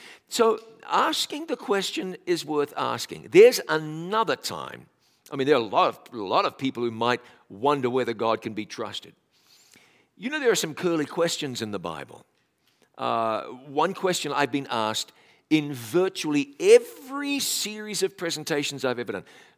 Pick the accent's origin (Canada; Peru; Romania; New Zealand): New Zealand; now in Tennessee, United States; I'm originally from New Zealand, and that's about as far south as you can get.